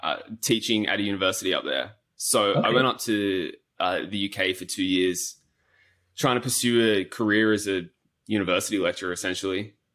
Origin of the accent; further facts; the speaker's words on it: Australia; accent: Australian; So I grew up in Australia, finished my degree back home, and then I did the almost rite of passage for young Australians.